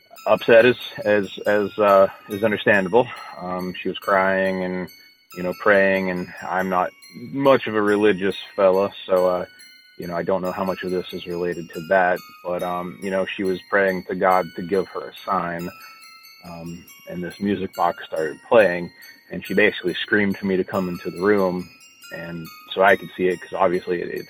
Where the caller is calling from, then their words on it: Morgantown, West Virginia, United States; I'm calling from Morgantown, West Virginia.